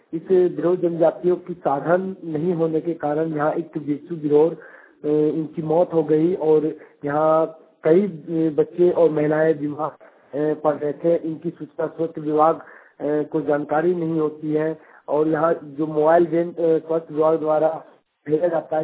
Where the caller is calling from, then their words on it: Jharkhand, India; हमारे जिला कोडरमा जिला के अंतर्गत दुमचास प्रखंड में एक जीवराडी गांव है